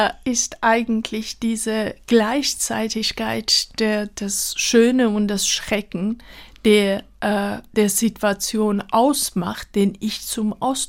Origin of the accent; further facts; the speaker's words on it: Tehran, Tehran Province, Iran; diese wunderschöne Berg, Damowand, an dem deren Tal Teheran, meine Geburtsstadt, liegt, die Straßen, die Viertel, wo ich aufgewachsen bin